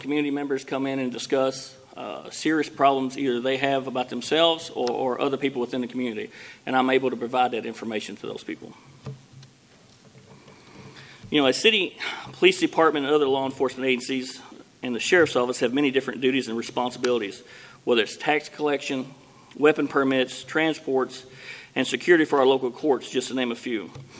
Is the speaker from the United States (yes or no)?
yes; United States; I was raised in Caldwell County most of my life, Caldwell County High School graduate